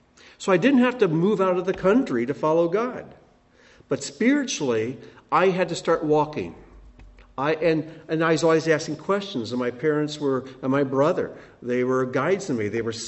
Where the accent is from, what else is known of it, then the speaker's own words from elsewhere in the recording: Ohio, United States; Now, I was born and raised in Ohio.